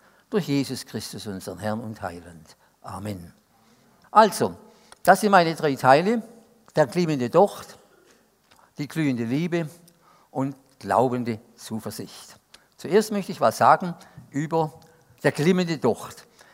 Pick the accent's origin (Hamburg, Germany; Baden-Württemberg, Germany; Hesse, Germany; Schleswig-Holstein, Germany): Baden-Württemberg, Germany; Stuttgart; Also Stuttgart ist ja meine Heimatstadt